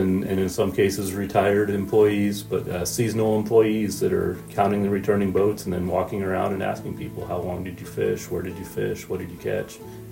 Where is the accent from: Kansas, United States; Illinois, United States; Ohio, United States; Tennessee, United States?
Ohio, United States; Yeah, I grew up in Northwest Ohio and fishing in farm ponds and small streams.